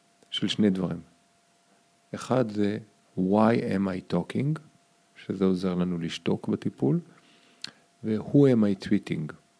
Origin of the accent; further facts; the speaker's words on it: Holon, Tel Aviv District, Israel; גדלתי בחולון מוקף שורדי שואה, שהיידיש הייתה השפה שככה דיברו אותה